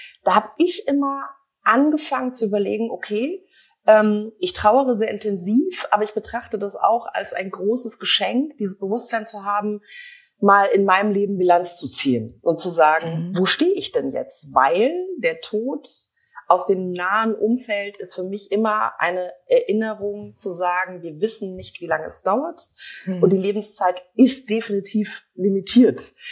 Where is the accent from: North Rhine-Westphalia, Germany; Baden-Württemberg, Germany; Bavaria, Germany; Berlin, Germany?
Bavaria, Germany; Ich bin in Bayern groß geworden. Das ist ja ein sehr konservatives Bundesland.